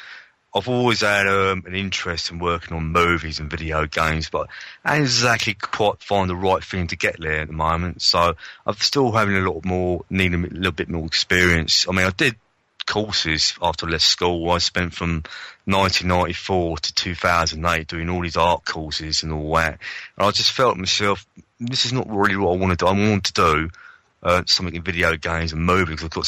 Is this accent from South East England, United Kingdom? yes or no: yes; Ashford, South East England, United Kingdom; I come from Ashford originally. I was born and raised in Ashford in Kent.